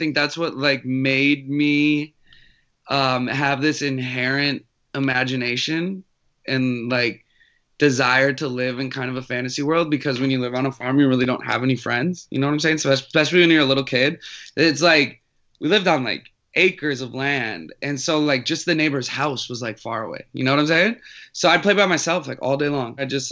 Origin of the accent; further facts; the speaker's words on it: Minnesota, United States; came from a small town where legitimately, like, growing up in Minnesota, like, fame and fortune is a very big dream.